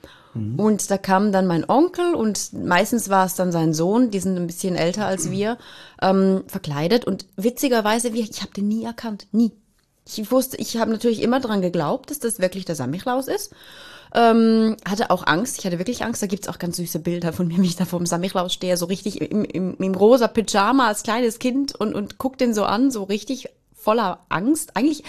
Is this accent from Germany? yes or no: no; Eastern Switzerland, Switzerland; Und das geht bei uns in der Ostschweiz, das geht einfach nicht, nein.